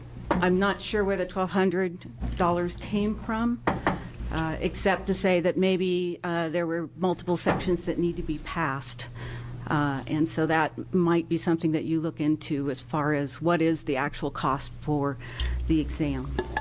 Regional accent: North Plains, Oregon, United States; I'm from North Plains, Oregon.

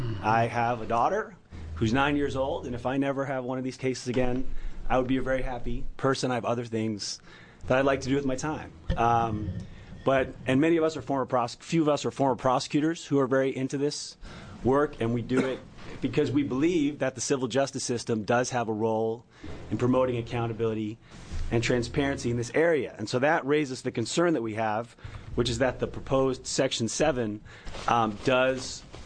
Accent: Portland, Oregon, United States; I'm a lawyer from Portland

